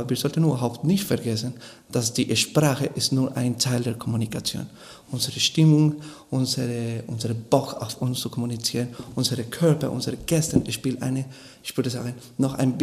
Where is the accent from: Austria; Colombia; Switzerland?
Colombia; German is a second language; Ich bin Kolumbianer mit einem ganz geprägten und lettischen Herz.